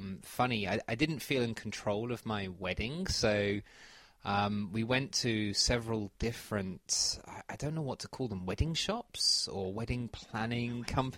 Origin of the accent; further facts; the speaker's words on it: United Kingdom; Well, yeah, because I'm British, maybe.